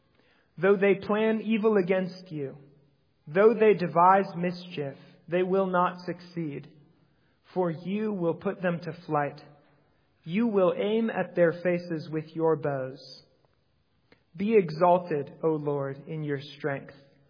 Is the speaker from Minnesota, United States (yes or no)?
yes; St. Michael, Minnesota, United States; I come from St. Michael, Minnesota.